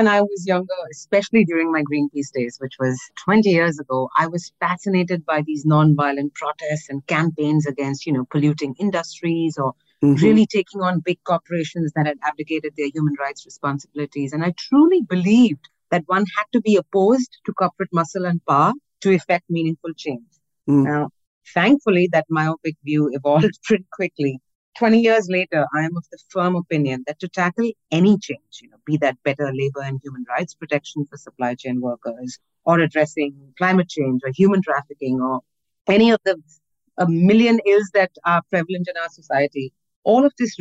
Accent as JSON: {"language": "English", "country": "India", "lives_now": "Basel, Switzerland", "said": "I'm from India, currently living and working in Basel in Switzerland."}